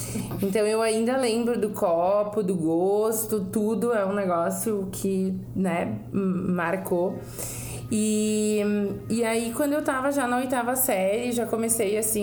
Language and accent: Portuguese; Faria Lemos, Rio Grande do Sul, Brazil; Eu que saí lá de Faria Lemos, recomendo a todos que visitem. Né? Menor, assim, aqui no interior de Bento Gonçalves